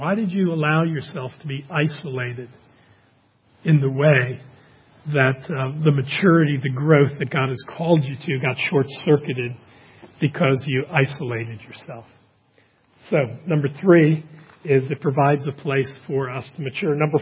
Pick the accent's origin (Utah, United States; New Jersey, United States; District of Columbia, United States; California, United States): District of Columbia, United States; Washington; my hometown baseball team, the Washington Senators, which are now the Washington Nationals